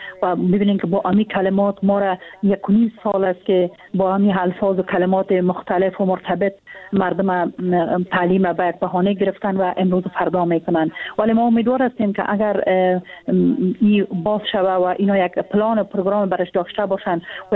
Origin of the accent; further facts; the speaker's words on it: Afghanistan; ما از افغانستان هستیم، افغان هستیم،